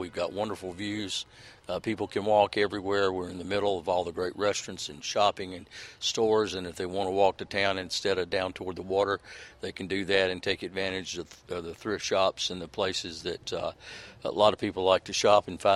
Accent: North Carolina, United States; also born or lived in California; I mean, I'm from North Carolina where I'm used to 98 degrees in August and 98% humidity.

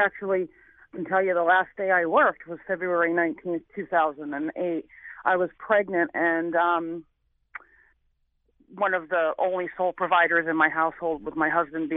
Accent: New Haven, Connecticut, United States; I came from New Haven, Connecticut, with, you know, a single mother trying to make it, in the late 70s, early 80s.

